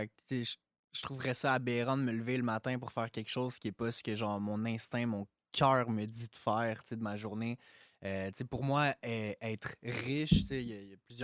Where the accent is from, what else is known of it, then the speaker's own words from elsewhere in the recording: Anjou, Quebec, Canada; Ouais, ben, j'ai grandi à Anjou pas mal toute ma vie. Je suis né sur la rive sud, mais je suis parti... Ma mère a déménagé.